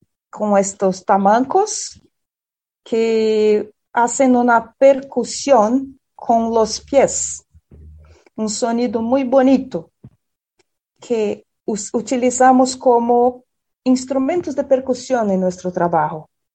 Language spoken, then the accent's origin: Spanish; southern Brazil, Brazil; Spanish is a second language; porque nosotros somos del sur del Brasil, que es una región un poco apartada culturalmente del resto de Brasil